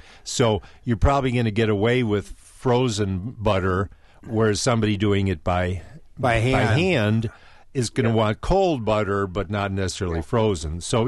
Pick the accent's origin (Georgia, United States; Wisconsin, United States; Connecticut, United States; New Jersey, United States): Wisconsin, United States; Oh, and I grew up outside of Milwaukee, so Golden Guernsey Dairy would have their cookbook, too.